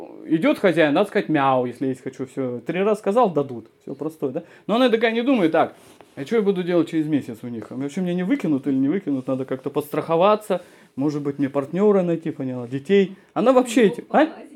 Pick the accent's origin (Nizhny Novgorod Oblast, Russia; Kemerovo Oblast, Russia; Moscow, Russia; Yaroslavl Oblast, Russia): Kemerovo Oblast, Russia; Novokuznetsk; born there; Где он родится, например, я родился на Кузнецке, да, и мне объясняли.